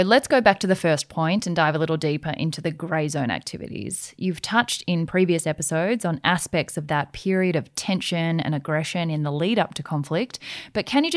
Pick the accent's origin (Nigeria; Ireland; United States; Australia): Australia; Yes, that's definitely not everyone's experience, being overseas as an Aussie.